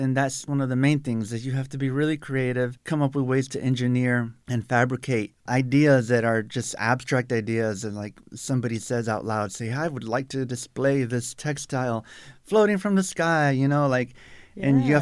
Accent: South Tucson, Arizona, United States; But I grew up in South Tucson.

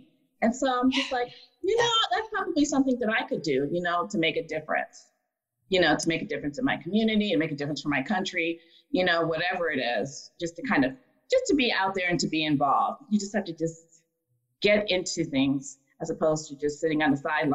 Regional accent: Buffalo, New York, United States; sometimes I think about moving back to my hometown. I grew up in Buffalo, New York. So, you know, that I'm familiar

